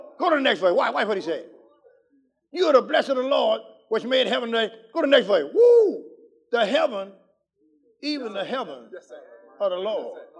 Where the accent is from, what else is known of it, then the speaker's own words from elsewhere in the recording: Louisiana, United States; I'm from Louisiana